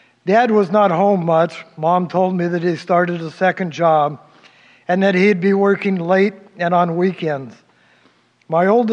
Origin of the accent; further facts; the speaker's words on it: Portland, Oregon, United States; born there; I was born in Portland, Oregon, the youngest of three children.